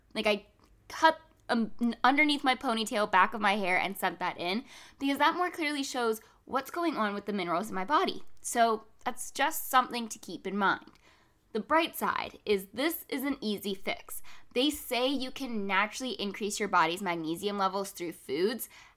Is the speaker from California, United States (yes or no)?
no; Florida, United States; now in North Carolina, United States; I grew up in South Florida where I was consistently exposed to strong sunlight and then moved up north. And even though North Carolina is considered the South